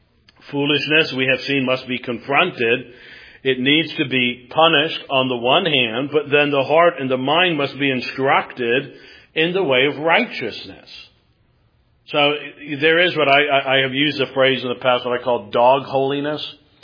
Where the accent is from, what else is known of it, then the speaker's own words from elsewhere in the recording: New York, United States; born there; also born or lived in Virginia; When I was a kid, so I grew up in, I was born in New York, moved around a little bit. I spent some years in Virginia. My dad worked at a naval base.